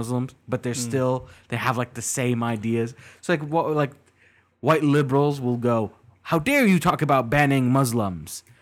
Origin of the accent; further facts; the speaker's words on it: Virginia, United States; I'm like, oh, I'm from Virginia. Where are you from?